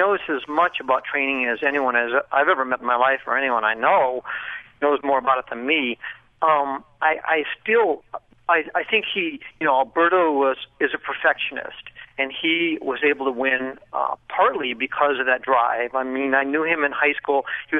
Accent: Hartford, Connecticut, United States; now in Massachusetts, United States; I'm from Hartford, Connecticut, and now Massachusetts, so I was in between New York and Boston.

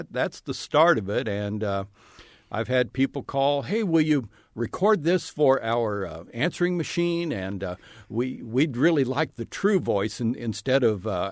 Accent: Brazil, Indiana, United States; a longtime athletic director at Brazil High School, Brazil, Indiana, my hometown.

